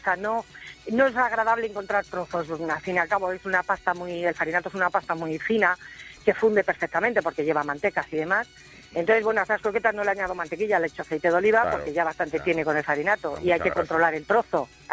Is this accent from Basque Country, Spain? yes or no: no; Ciudad Rodrigo, Castile and León, Spain; Soy de Ciudad Rodrigo, soy una farinata.